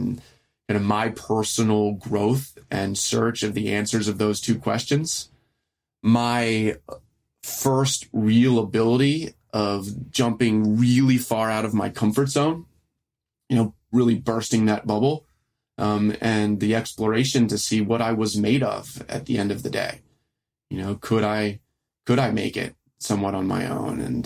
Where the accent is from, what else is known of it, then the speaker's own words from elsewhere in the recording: Baltimore, Maryland, United States; And as the older I grew, especially growing up in Baltimore City, the more I saw the reasons that I needed to continue not only ask those questions